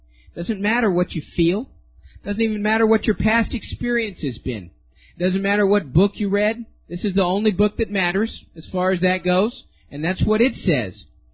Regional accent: Pasadena, Texas, United States; Now, I come from Pasadena, Texas. They're in the southeast Texas, which we have a very heavy immigrant population in our region.

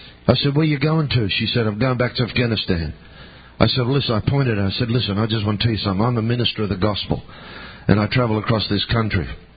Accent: Australia; I'm an Australian. I don't know. I'm just a helpless, simple Australian.

